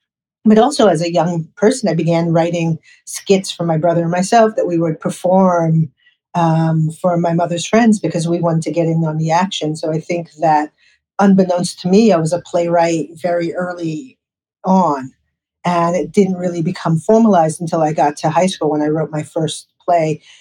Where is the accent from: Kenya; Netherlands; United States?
United States; New York City, New York; Well, you know, I grew up in New York City. I went to the High School of Music and Art, which is now known as LaGuardia.